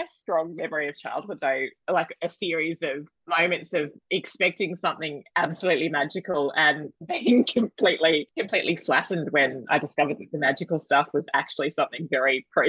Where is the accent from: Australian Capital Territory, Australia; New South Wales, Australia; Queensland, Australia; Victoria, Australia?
New South Wales, Australia; Sydney; So I grew up in Sydney.